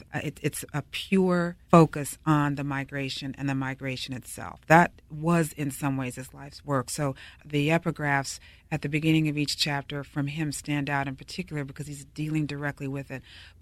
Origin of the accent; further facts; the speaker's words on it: Washington, United States; the awareness of my experience growing up in Washington, going to an integrated school in which I found myself exposed to people who were the children of immigrants.